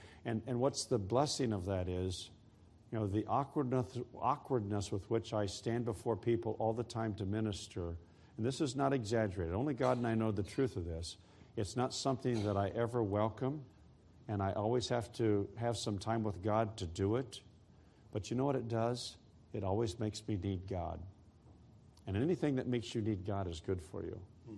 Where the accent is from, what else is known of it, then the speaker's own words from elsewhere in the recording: Iowa, United States; I'm originally from Iowa, and so I've gone back to some of those churches where I grew up as a child